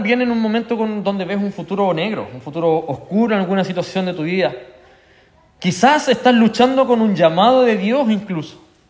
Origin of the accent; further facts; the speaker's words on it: Temuco, Araucanía, Chile; moved away; tuve la oportunidad de viajar a mi tierra natal, Temuco